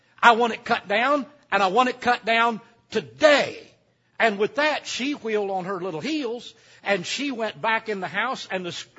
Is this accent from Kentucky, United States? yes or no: yes; Squabble Creek, Kentucky, United States; When I was growing up on Squabble Creek, we lived up the holler there ways. My grandparents, I lived with my grandparents a good part of the time.